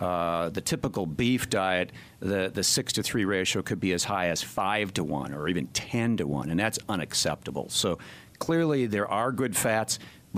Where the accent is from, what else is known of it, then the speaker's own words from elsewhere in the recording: Wisconsin, United States; Bratwurst for sure big in Wisconsin where I grew up, and I was just back from my high school reunion